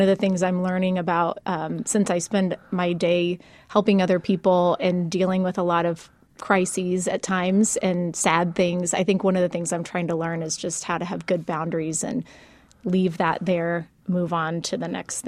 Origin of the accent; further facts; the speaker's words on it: Indianapolis, Indiana, United States; I grew up here in Indianapolis.